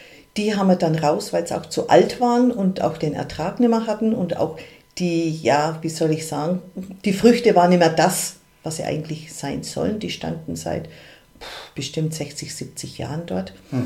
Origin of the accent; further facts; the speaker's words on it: Nuremberg, Bavaria, Germany; born there; Ich bin aus Nürnberg gebürtig und eigentlich Maschinenbautechnikerin.